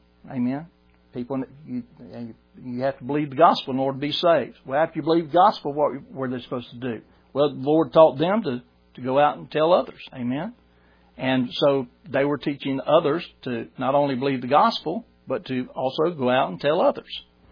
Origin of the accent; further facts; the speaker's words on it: Brunswick, Georgia, United States; But I was born in America. Somebody got the gospel to my mom and dad. My mom and dad were saved before I was born. I was attending church 9 months before I was born. You know, I was in the womb. My mom and dad raised me in Sterling Baptist Church in Brunswick, Georgia.